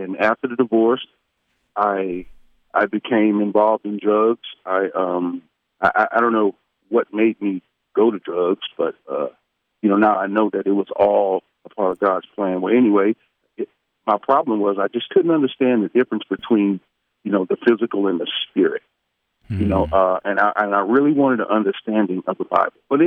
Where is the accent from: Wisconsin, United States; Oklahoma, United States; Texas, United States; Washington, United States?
Texas, United States; Houston; I'm 54 years old. I grew up in Houston, Texas. I'm a son of a minister.